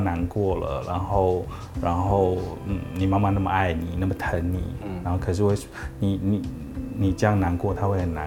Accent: Badouzi, Keelung, Taiwan; born there; 听说我是从八斗子买回来的一个孩子，然后爸爸捕鱼去，就亲生父亲捕鱼，然后就没有回来

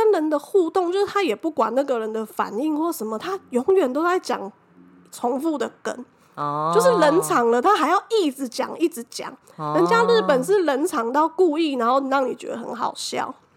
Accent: Taiwan; 因为真的就是吃我们台湾人会吃的嘛。

